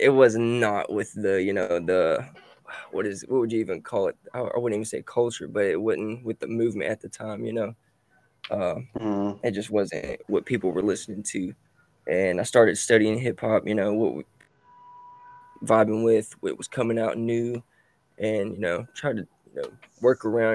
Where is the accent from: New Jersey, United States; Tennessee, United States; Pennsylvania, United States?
Tennessee, United States; Johnson City; I'm from Johnson City, Tennessee. I'm an upcoming artist.